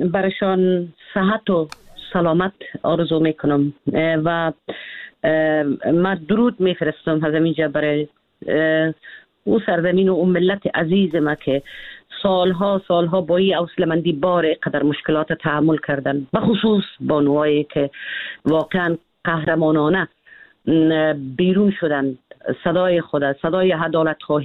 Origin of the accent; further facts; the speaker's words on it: Afghanistan; من بیرون از افغانستان هستم